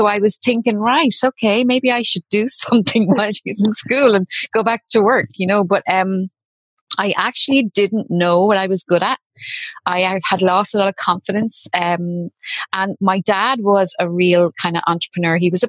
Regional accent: Ireland; Obviously, I'm Irish.

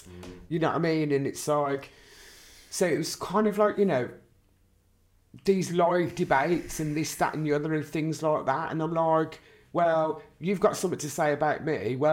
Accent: Ireland; I'm Irish for God's sake, do you know what I'm saying?

